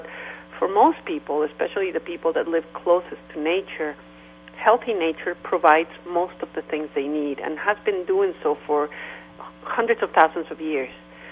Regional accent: Mexico; You know, I grew up in Mexico, and Mexico's a really wonderful country

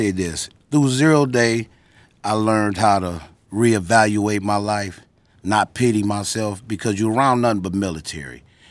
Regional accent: Flint, Michigan, United States; Well, I'm originally from Flint

